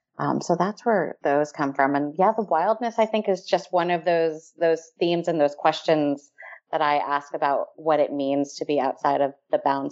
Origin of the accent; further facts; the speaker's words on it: New York, United States; also born or lived in California / Michigan / Ohio; So I grew up in New York and then lived in California for a little bit and then went to graduate school in Michigan.